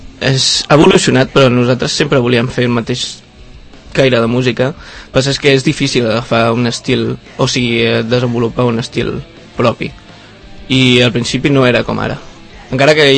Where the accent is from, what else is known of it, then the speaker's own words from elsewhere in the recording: Sant Cugat del Vallès, Catalonia, Spain; now in Rubí, Spain; jo he estat tota la vida aquí, després fa uns anys que em vaig mudar a Rubí, però sí, soc de Sant Cugat.